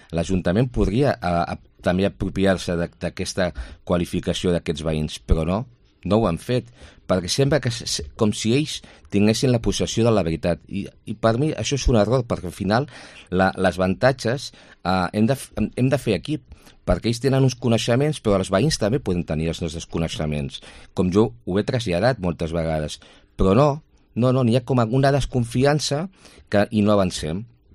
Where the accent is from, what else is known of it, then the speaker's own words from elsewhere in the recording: Tiana, Catalonia, Spain; jo he nascut a Tiana, jo sóc de Tiana tota la vida